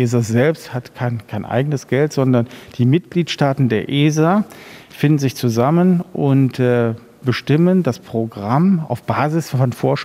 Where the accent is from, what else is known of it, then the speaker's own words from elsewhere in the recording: Germany; wo wir gerade wir als Deutsche extrem stolz drauf sein dürfen